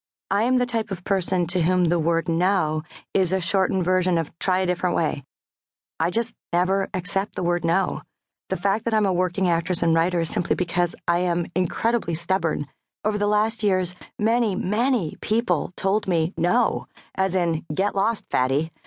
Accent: Winnipeg, Manitoba, Canada; I was raised in Winnipeg, an excellent Canadian city of pleasant and cultured people.

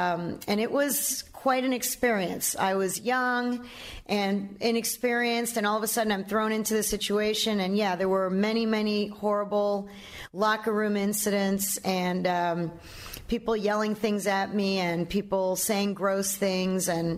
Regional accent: Miami, Florida, United States; I grew up in Miami, and Edwin Pope and Bob Rubin were the two columnists that were down here.

